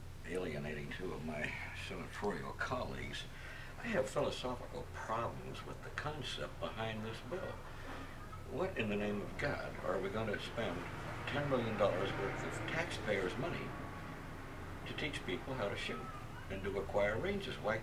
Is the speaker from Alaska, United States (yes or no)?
yes; Ketchikan, Alaska, United States; And if in Ketchikan, for example, which is my hometown, sir, they have their ski club and they have a rifle range.